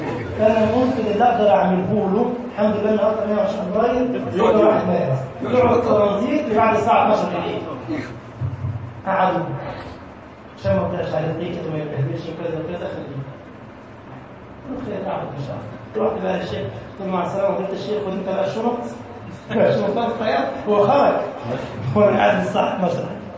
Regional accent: Egypt

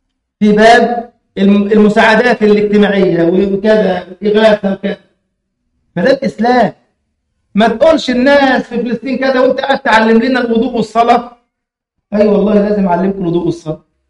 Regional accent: Egypt; وصل كيلو اللحم عندنا في مصر مثلا ب 400 جنيه

